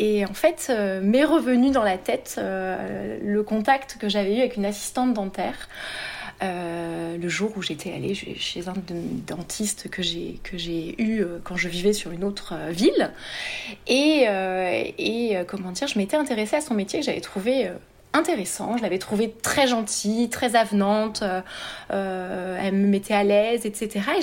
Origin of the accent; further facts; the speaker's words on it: Normandy, France; puisque je suis normande à la base et aller vivre toute seule à Paris, ça me faisait très très très peur.